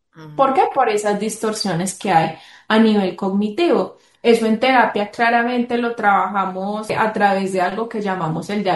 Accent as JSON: {"language": "Spanish", "country": "Colombia", "said": "Yo he visto que acá, de donde soy, de Colombia, hay músicos que lo usan."}